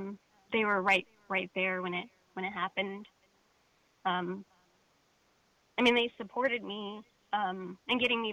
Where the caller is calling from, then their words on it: Little Rock, Arkansas, United States; Little Rock, Arkansas.